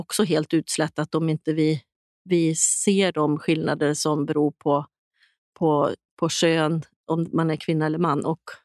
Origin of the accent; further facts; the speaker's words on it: Sweden; som svensk.